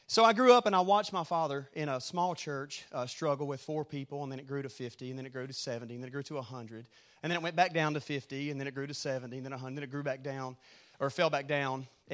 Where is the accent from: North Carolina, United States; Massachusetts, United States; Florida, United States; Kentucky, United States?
North Carolina, United States; And at that time, especially in the South, we're from North Carolina, that wasn't incredibly accepted.